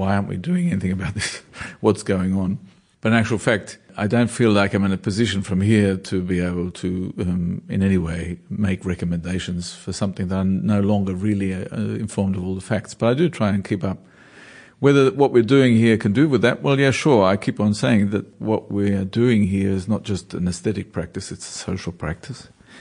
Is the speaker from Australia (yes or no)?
yes; Australia; accent: German; moved away; I know when I'm Australian when I have a fairly healthy disrespect for anything authoritarian or any rules and regulations.